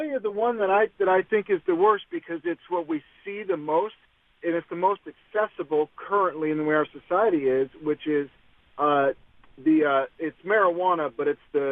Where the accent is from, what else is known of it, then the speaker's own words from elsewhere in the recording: Union City, California, United States; I grew up in Union City, so the closest team when I was a kid were the two teams, the Raiders and 49ers.